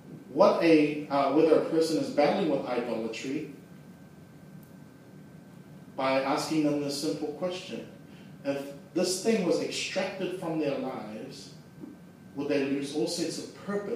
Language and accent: English; Singapore; You know, I come from Singapore where people are defined by their or the careers.